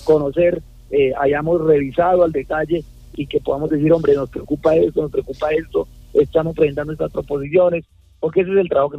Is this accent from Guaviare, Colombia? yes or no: yes; Guaviare, Colombia; enamorado de mi Guaviare, de mi pueblo